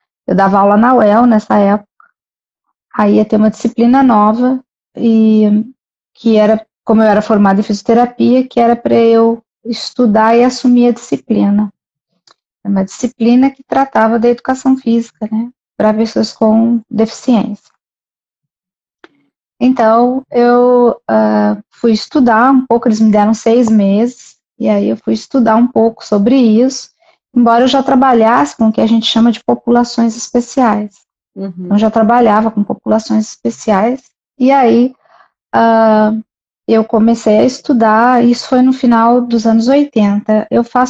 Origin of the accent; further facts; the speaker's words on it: Curitiba, Paraná, Brazil; also born or lived in Londrina; Eu sou de Curitiba e eu me formei no norte do Paraná, morava em Londrina